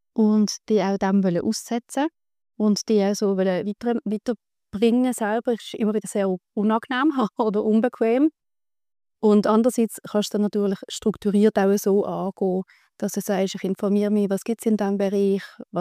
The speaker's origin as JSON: {"language": "German", "town": "Basel", "region": "Basel-Stadt", "country": "Switzerland", "said": "Ich bin von Basel, wie man es wahrscheinlich hört."}